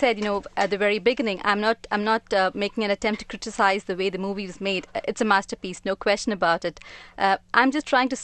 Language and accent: English; India; I'm looking at this movie as an Indian and someone who can empathize with someone in the slums